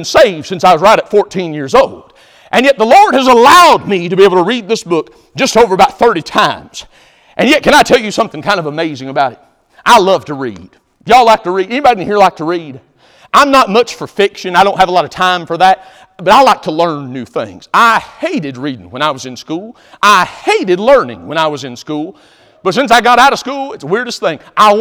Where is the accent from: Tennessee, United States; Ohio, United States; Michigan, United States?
Tennessee, United States; Knoxville; born there; I was born in Knoxville, Tennessee, that I was born into a family that would tell me the gospel